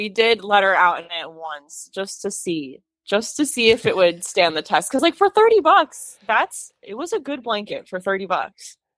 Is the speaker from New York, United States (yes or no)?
no; Howell, New Jersey, United States; I was from Howell, so I was very close to Sunrise, but I moved over here, and I love it.